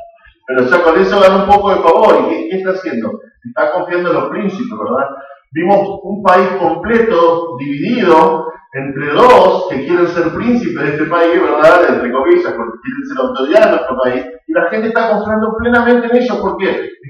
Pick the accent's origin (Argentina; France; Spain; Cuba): Argentina; Nosotros como argentinos, como sociedad, somos así.